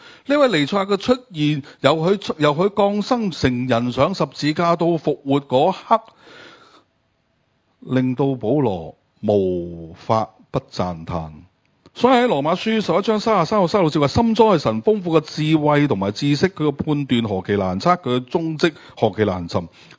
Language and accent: Cantonese; Hong Kong